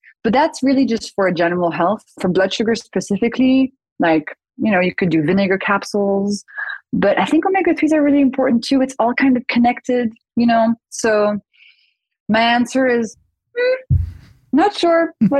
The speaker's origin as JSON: {"language": "English", "country": "France", "tie": "born or raised there", "said": "My mom used to force us to eat liver every Thursday. I grew up in France and it was kind of a thing."}